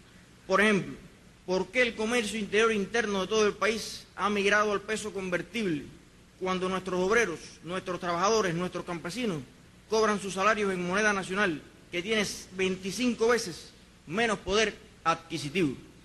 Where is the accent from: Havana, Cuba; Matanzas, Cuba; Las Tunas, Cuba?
Las Tunas, Cuba; Puerto Padre; Yo soy del campo de Puerto Padre de Las Tunas. Y por tanto mi perspectiva, que vivo rodeado de cañaverales y demás